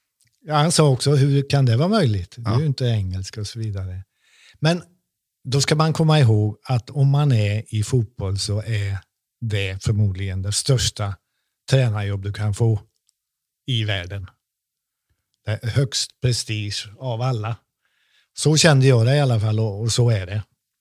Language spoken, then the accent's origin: Swedish; Sweden; framför allt så är jag svensk. Jag är inte född i England.